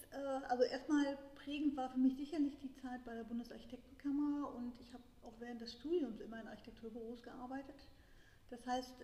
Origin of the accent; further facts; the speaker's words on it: Münster, North Rhine-Westphalia, Germany; also born or lived in Padua, Italy; now in Berlin, Germany; bin in Padua in Italien geboren 1962, bin dann in Münster aufgewachsen und bin seit 1985 in Berlin.